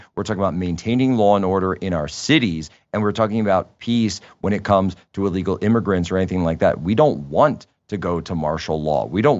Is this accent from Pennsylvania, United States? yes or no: yes; Pennsylvania, United States; I'm from Pennsylvania. I never heard of door C.